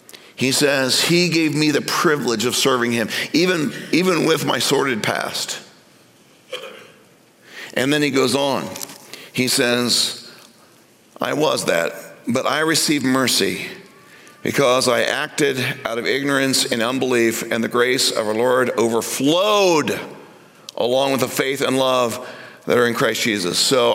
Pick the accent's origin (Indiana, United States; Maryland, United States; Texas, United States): Indiana, United States; Indianapolis; now in Glenwood, United States; I'm a city boy. I grew up in Indianapolis, Indiana, and then went to Chicago, and then we moved to Glenwood, Iowa, population 4,800.